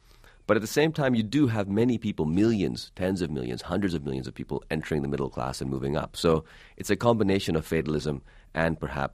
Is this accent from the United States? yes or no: no; Pakistan; growing up in Pakistan